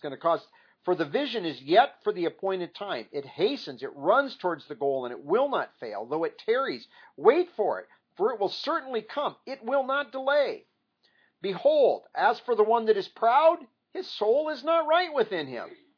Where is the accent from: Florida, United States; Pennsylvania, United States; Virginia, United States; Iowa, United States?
Iowa, United States; a wasting fever that went through the town back where I grew up in Iowa, this small town.